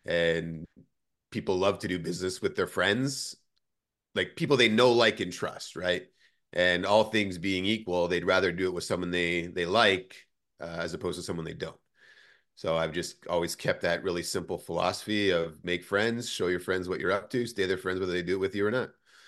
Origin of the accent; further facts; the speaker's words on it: Canada; I'm Canadian, father of two, expecting a third